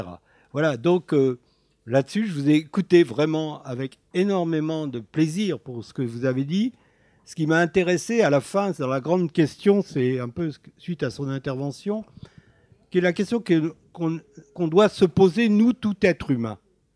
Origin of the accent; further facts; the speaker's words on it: Île-de-France, France; born there; Le jour où la commune où je suis né, dans les Yvelines, a été libéré par les Américains. Je suis un enfant de la libération.